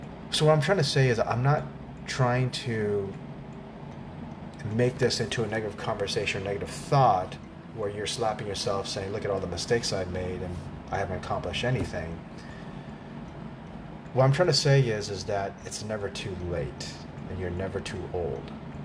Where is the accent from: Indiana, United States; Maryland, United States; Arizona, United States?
Arizona, United States; Latin America has always been part of our lives, living in the Southwest, you know, growing up in Arizona.